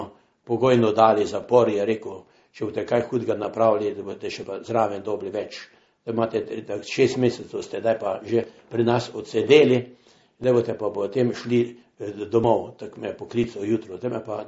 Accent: Styria, Slovenia; pa jaz sem bil iz Štajerske, ne.

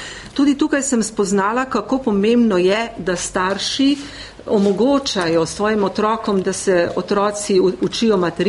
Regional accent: Drava, Slovenia; also born or lived in Maribor; Rojena sem v Mariboru, mladost sem pa preživela v Slovenskih Goricah, tik ob meji z Republiko Avstrijo.

